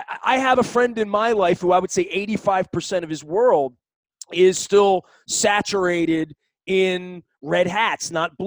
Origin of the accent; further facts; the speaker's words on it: Dundalk, Maryland, United States; That is part of the pressure of growing up in Archie Bunker's Dundalk